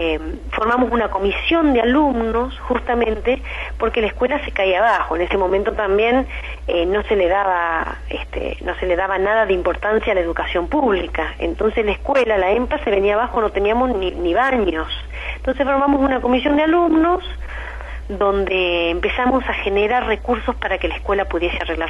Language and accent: Spanish; Venado Tuerto, Santa Fe, Argentina; yo vengo en realidad de una familia, mis viejos, de Venado Tuerto, yo soy oriunda de Venado Tuerto